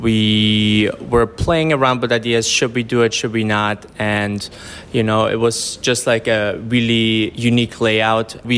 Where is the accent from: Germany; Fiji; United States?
Germany; So I'm born and raised in Germany, but both of my parents from Serbia. You know, I grew up in Germany my whole life, but my parents were speaking Serbian every day to me, and I used to visit Serbia every year, like in summertime.